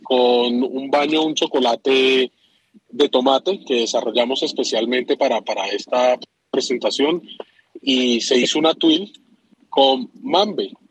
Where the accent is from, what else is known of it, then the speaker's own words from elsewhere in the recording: Colombia; Eso hizo parte del encanto de nosotros como colombianos y ser primera vez allá.